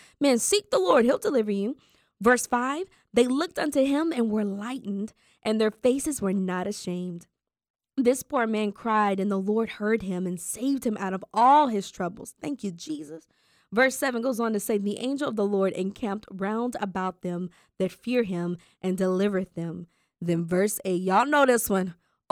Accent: Mississippi, United States; I'm from Mississippi

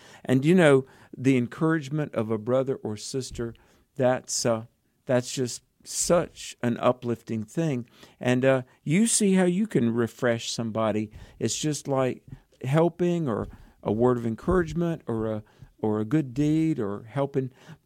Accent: the South, United States; growing up in the South, I learned a lot of things.

